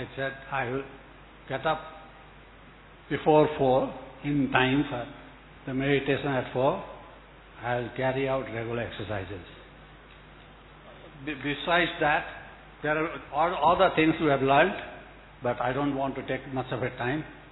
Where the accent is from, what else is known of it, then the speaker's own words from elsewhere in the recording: Kathmandu, Bagmati, Nepal; from Kathmandu, Nepal